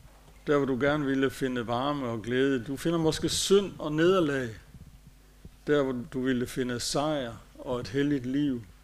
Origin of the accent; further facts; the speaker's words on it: Tarm, Central Denmark Region, Denmark; I byen Tarm, hvor jeg er vokset op